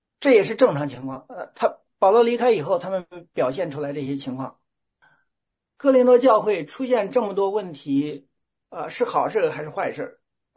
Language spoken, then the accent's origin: Chinese; Matun, China; now in Beijing, China; 他不能去我老家，去我那个麻屯镇下河村去那儿